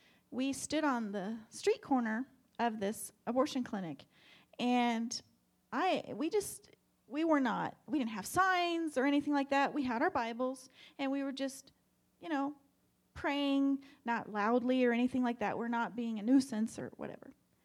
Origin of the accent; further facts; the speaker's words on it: Fort Collins, Colorado, United States; I grew up in Colorado in a town called Fort Collins, about 60 miles north of Denver